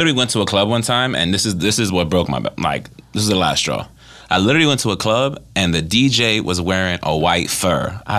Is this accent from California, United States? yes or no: no; New York City, New York, United States; So, just growing up in New York City and growing up in Spanish Harlem, there was such a... It's like a freedom in that city because no one really gives a shit.